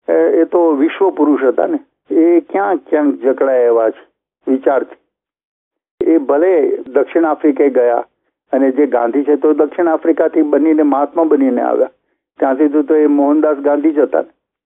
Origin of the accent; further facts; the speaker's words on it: Arusha, Tanzania; હું મારું મૂળ શહેર અરુષા ટાંઝાનિયાનું, એની લાઇબ્રેરીનો પણ એક સંચાલક થયો.